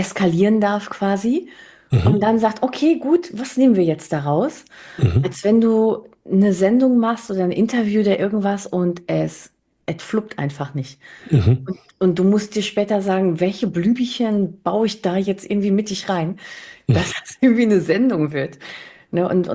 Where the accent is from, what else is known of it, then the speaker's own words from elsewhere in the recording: Spain; ich bin Spanierin, meine Eltern kommen eigentlich aus Andalusien.